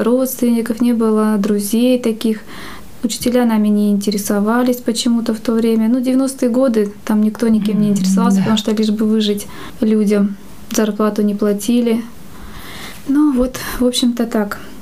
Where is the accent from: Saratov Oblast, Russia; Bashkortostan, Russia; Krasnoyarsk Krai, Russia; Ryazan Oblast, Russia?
Krasnoyarsk Krai, Russia; Я сама из Сибири, из Красноярского края. У нас неблагоустроенная квартира, нам надо было топить печки, носить воду.